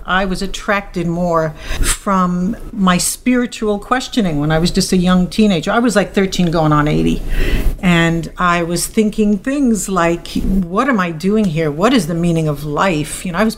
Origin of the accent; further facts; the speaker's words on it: New York City, New York, United States; I am. I come from the Bronx.